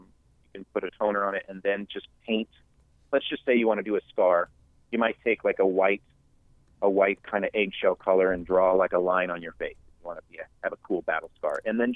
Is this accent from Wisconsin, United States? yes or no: no; Oregon, United States; now in Los Angeles, United States; And I came here from Oregon in 99.